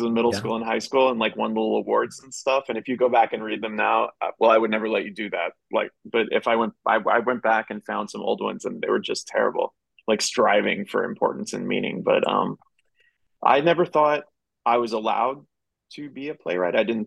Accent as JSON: {"language": "English", "town": "East Cobb County", "region": "Georgia", "country": "United States", "tie": "born or raised there", "said": "I was growing up in East Cobb County, is a very wealthy sort of enclave north of Atlanta."}